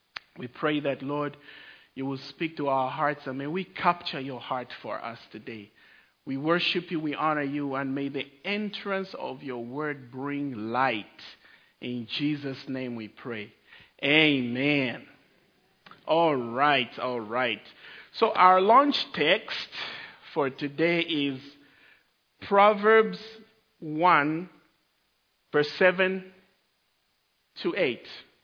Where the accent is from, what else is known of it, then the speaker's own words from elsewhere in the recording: Copperbelt, Zambia; I grew up in the Copper Belt. Yeah, Kopala, you know.